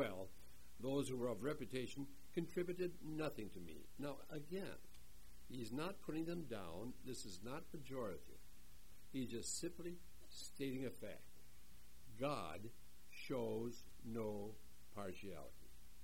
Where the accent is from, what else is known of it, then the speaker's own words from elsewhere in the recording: Hinckley, Minnesota, United States; I grew up in Hinckley, Minnesota, where the men are men and pansies are flowers. The women are slightly above average. That's where I grew up.